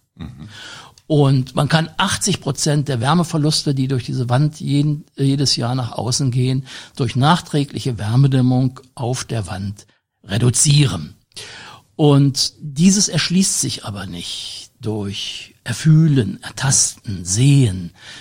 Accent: Harz, Germany; Ich bin selber noch in den 50er Jahren in einem Fachwerkhaus groß geworden im Harz

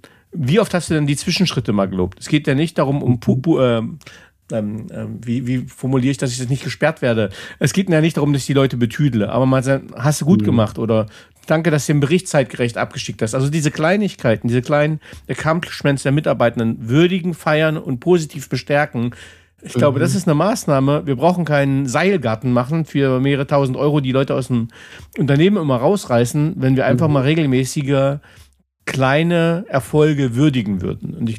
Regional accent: Saxony-Anhalt, Germany; ich bin Preuße, ich komme aus Sachsen-Anhalt

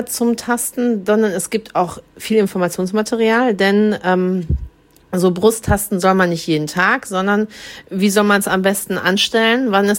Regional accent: North Rhine-Westphalia, Germany; now in Dithmarschen, Germany; Ich bin ja aus dem Ruhrpott hoch nach Dithmarschen gekommen

